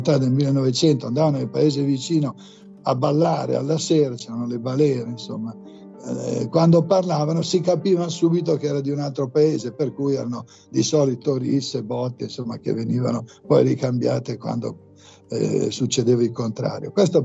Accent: Lombardy, Italy; born there; now in Milan, Italy; quindi io sono nato a Cremona, c'è il cremonese

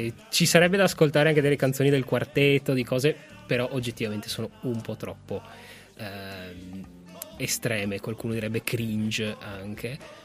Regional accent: Tucumán, Argentina; sono comunque cresciuto a Tucumán

